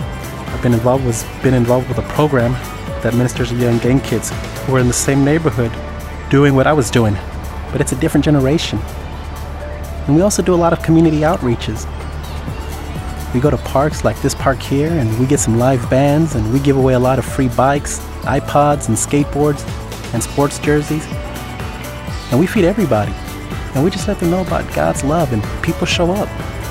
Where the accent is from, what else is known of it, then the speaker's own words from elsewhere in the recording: Fort Worth, Texas, United States; I grew up here in Northside Fort Worth my whole life. I had lived here.